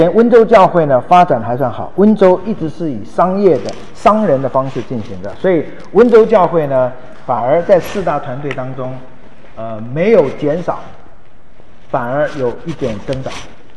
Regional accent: Taiwan; 我台湾长大了

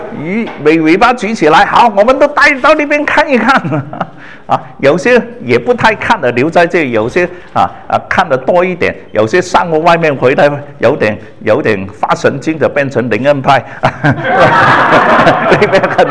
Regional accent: Chaozhou, Guangdong, China; 我是潮州人哈，然后潮州的音乐

